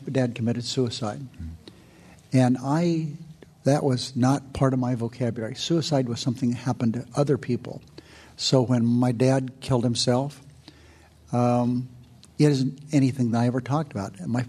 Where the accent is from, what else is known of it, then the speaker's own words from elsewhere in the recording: Searchlight, Nevada, United States; When I grew up in Searchlight, and I talk about it in the book a little bit, there were no doctors available.